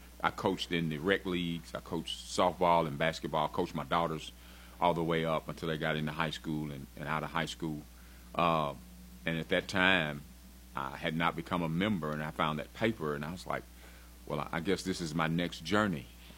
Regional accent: Gallatin, Tennessee, United States; I'm from Gallatin, Tennessee. I am a 1985 graduate of Gallatin High School.

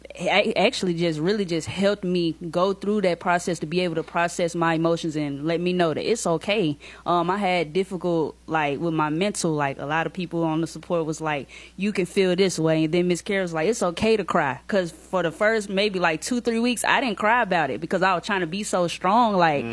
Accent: Nashville, Tennessee, United States; right there where we growing up in South Nashville.

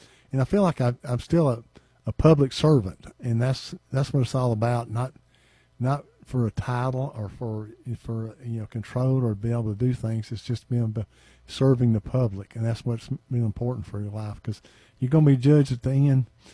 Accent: Georgia, United States; You know, I grew up in Hall County. I've been here all my life.

